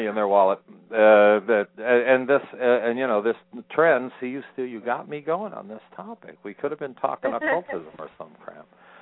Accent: United States; the American people, and I'm, you know, we are the American people, you, me.

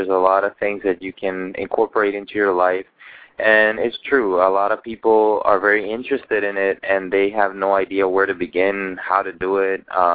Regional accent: Cartagena, Bolívar, Colombia; now in Miami, United States; Well, I'm from Colombia, from Cartagena, born and raised

